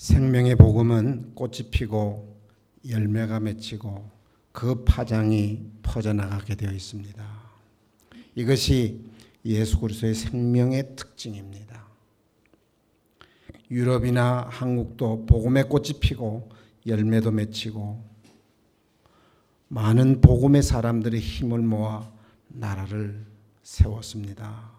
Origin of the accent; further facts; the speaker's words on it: South Korea; 우리는 한국 사람들입니다.